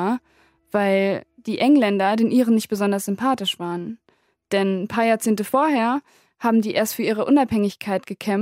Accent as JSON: {"language": "German", "country": "Germany", "said": "Als Deutsche, als Halbbritin ohne britischen Pass und vor allem als Europäerin. Genauso sehe ich mich nämlich. Ich bin Europäerin. Mein Vater ist Engländer"}